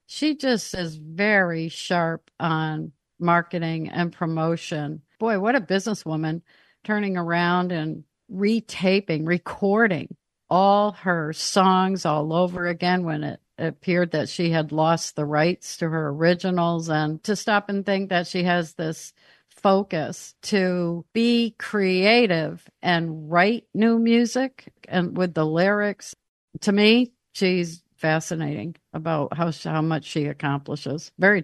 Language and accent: English; Saratoga Springs, New York, United States; And then I come from Saratoga Springs, New York area.